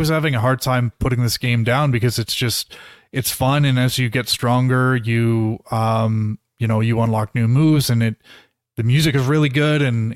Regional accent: Toronto, Ontario, Canada; I grew up in Toronto.

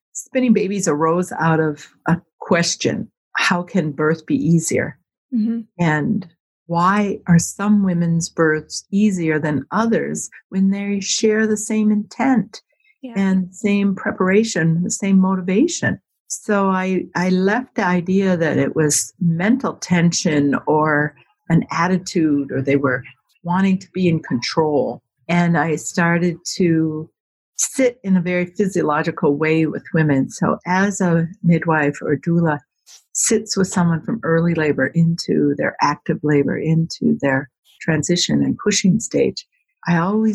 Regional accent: Minnesota, United States; I'm a midwife from the Midwest in the USA and Minnesota. And had a small home birth practice here for several years, many years

